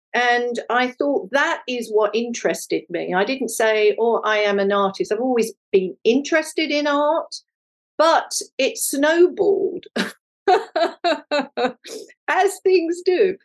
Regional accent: England, United Kingdom; moved away as an adult; now in United States; I'm English. My mother's German, married to an English father. So I was brought up in England and educated in England. And I came to America when I was 35.

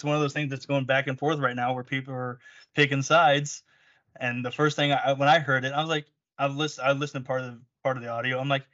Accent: Philippines; he found out I'm Filipino, and he says to me, he's like, oh, your mom Filipino?

